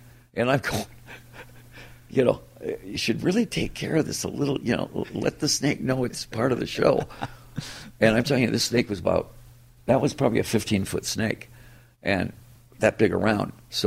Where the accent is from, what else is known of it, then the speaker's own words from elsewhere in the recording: Detroit, Michigan, United States; First of all, it's my hometown.